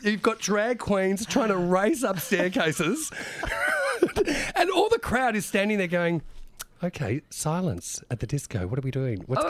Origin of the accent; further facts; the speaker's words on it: England, United Kingdom; I'm English and I've heard both many times.